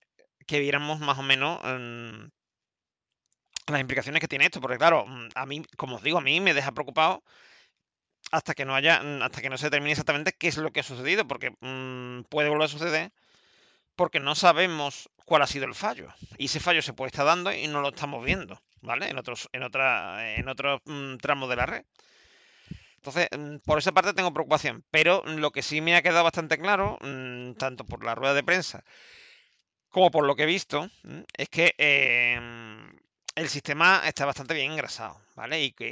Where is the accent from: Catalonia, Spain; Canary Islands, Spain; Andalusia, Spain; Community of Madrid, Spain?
Andalusia, Spain; como andaluz y como medio onubense que soy